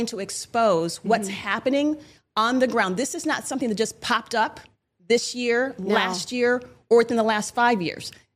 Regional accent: Michigan, United States; Yes, where I grew up in Michigan.

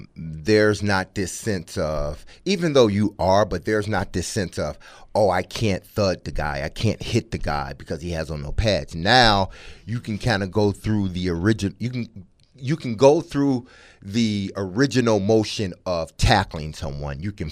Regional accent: Nashville, Tennessee, United States; Tell him, hey, listen, I'm here from Nashville, and we're just passing through

